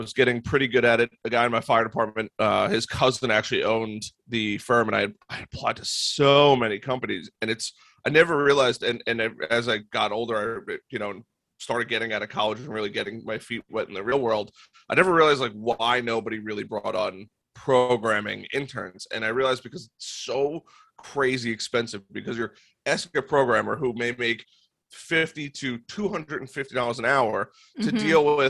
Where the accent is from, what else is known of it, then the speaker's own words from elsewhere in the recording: Long Island, New York, United States; moved away as an adult; now in North Carolina, United States; so I'm originally from Long Island. About a year ago now, we moved to North Carolina